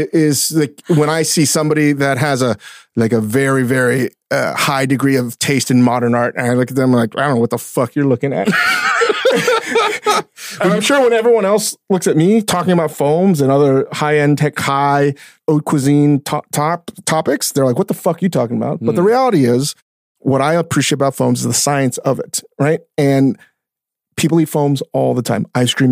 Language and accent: English; Malaysia; I think if it's brunch, and particularly being Malaysian, you can't do this without getting some kind of tea.